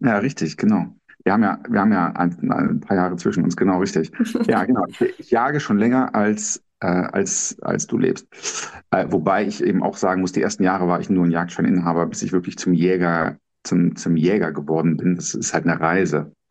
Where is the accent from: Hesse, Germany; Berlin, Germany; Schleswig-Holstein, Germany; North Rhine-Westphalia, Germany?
North Rhine-Westphalia, Germany; Düsseldorf; Geboren und aufgewachsen bin ich in Düsseldorf.